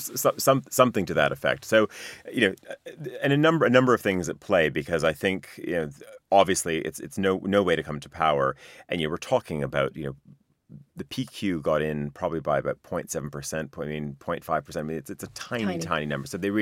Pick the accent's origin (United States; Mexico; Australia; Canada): Canada; Winnipeg, Manitoba; we did a story about Killer Peg, my hometown, one shouldn't laugh about a spike in homicide rates, but that is not the city that I lived in 30 years ago.